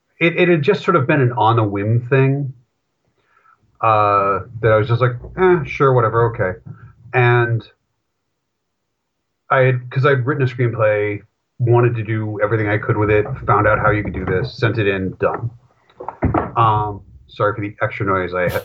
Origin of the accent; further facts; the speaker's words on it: New England, United States; I mean, I grew up in New England, very strong New England roots